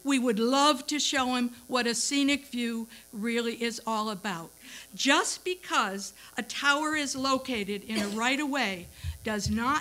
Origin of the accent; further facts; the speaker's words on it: Easton, New Hampshire, United States; tonight I'd like to talk about Easton, which is my hometown.